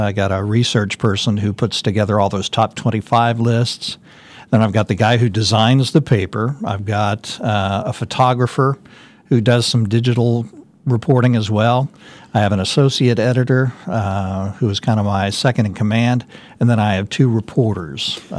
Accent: Kansas City, United States; I grew up in the Kansas City area, graduated high school.

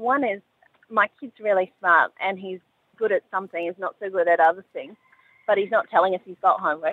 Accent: Australia; So that's so beautiful about being Australian.

